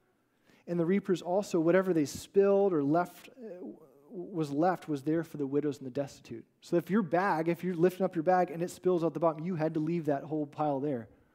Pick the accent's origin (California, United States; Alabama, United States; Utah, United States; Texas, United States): California, United States; See, we grew up in the Central Valley, and up in the Sierras, there was this mountain that, for whatever reason, I was always drawn to look at.